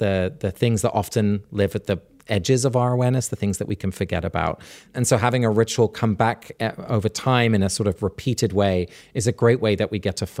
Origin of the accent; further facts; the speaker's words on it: England, United Kingdom; So growing up in England in this rural part of the country, on May Day, the 1st of May, I would get up at dawn like the rest of the village